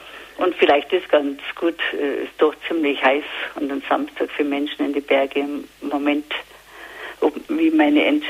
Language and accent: German; Emmering, Bavaria, Germany; ich bin aus Emmering, bei Fürstenfeldbruck.